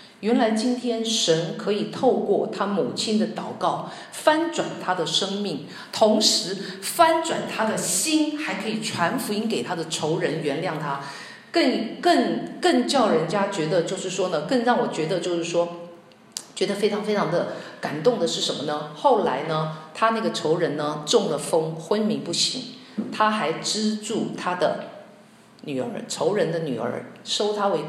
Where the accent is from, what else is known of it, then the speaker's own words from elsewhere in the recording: Taiwan; 因为我是从台湾来的哈